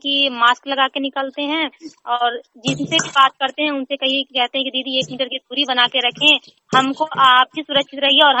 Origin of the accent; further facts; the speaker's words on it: Bihar, India; मैं सरथा पंचायत के बहादुरपुर गांव नालंदा जिला से बोल रही हूँ।